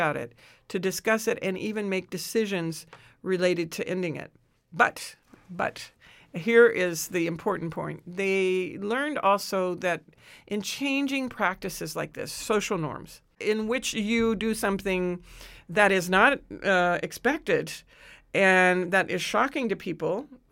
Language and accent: English; United States; I was a little concerned because I'm an American.